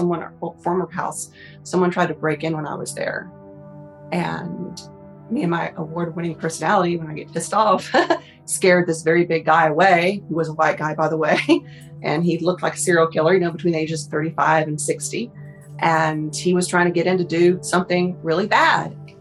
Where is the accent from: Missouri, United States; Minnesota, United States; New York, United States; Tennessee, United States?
Tennessee, United States; And that is the legend that we know, that I grew up hearing in Tennessee.